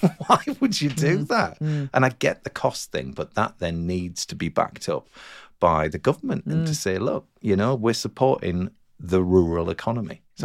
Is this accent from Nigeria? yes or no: no; Durham, North East England, United Kingdom; I'm from Durham.